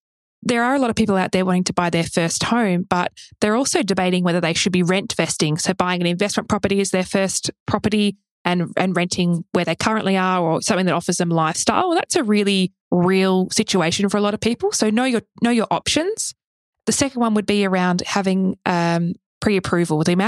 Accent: Victoria, Australia; A classic example in Victoria, my home state

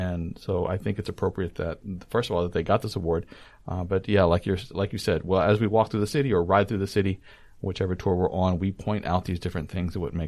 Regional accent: United States; I said dollars. I'm sorry. I'm American.

